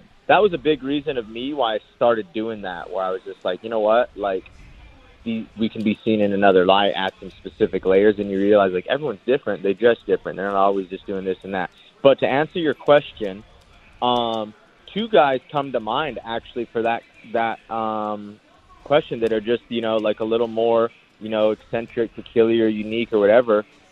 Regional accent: New Mexico, United States; I'm a kid from New Mexico and I hadn't left hardly anywhere before I went to California to actually start fighting.

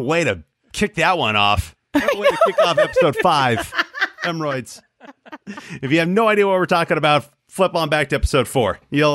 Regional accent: Seattle, Washington, United States; now in Phoenix, United States; We are from the Seattle area. I'm from the west side of the state, and Cheyenne is from the east side of the state.

